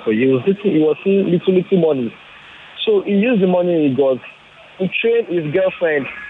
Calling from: Magodo, Lagos, Nigeria; I'm calling from Magodo.

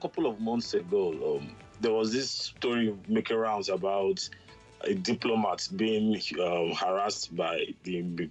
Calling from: Jakarta, Indonesia; Jakarta, Indonesia.

